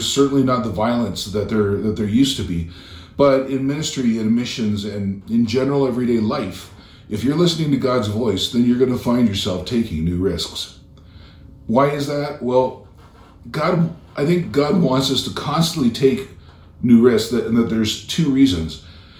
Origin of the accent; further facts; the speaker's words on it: London, Ontario, Canada; now in Bogota, Colombia; I'm originally from London, Ontario, and my wife, Patty, was born here in Bogota.